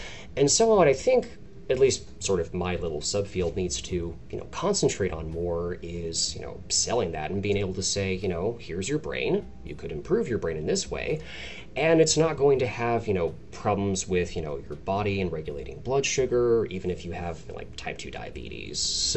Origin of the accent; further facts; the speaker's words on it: Los Angeles, California, United States; so I'm from Los Angeles originally, where we have, you know, 7 lanes of traffic.